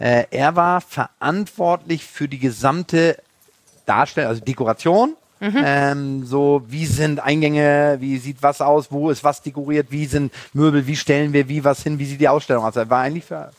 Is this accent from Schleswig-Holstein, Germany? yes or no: yes; Wahlstedt, Schleswig-Holstein, Germany; du weißt, dass ich aus Wahlstedt komme. Ich weiß gar nicht, ob das irgendwo drin steht oder so, aber das, man sagt immer der Segeberger. Ich bin aber in Wahlstedt groß geworden.